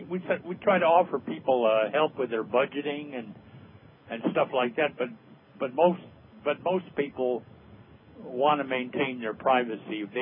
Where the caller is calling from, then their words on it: Washington, United States; I'm calling from Central Washington.